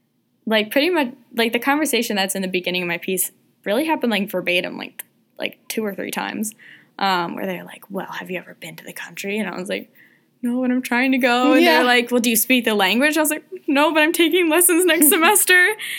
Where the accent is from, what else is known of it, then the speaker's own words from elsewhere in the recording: United States; Like, nationality-wise, I am American, like, through and through.